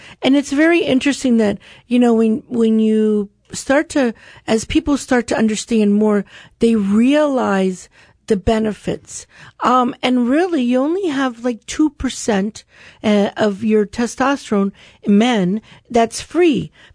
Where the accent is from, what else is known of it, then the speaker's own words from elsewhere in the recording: Florida, United States; You know, I grew up here in Charlotte County.